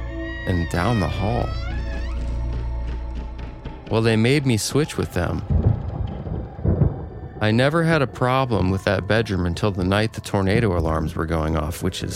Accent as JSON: {"language": "English", "town": "McEwen", "region": "Tennessee", "country": "United States", "said": "I want to start off by saying … I'm from McEwen, Tennessee."}